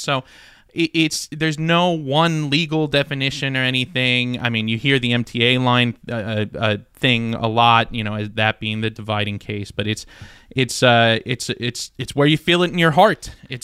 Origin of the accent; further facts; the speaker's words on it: New York, United States; there are people in Western New York who say we are from Western New York. We're not We're not from upstate.